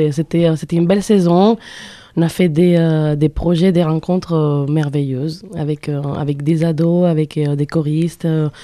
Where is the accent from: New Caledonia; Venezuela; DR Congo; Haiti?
Venezuela; Caracas, Capital District; now in Lyon, France; Je viens de Caracas, la capitale du Venezuela.